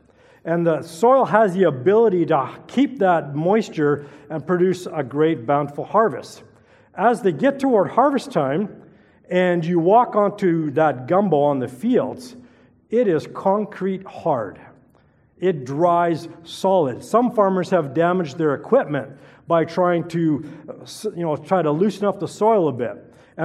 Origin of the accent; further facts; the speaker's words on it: Edmonton, Alberta, Canada; my wife and I grew up in Edmonton. We were married in Edmonton, and after 2 years, I received a call to as a youth pastor position in a small town called Morris, Manitoba.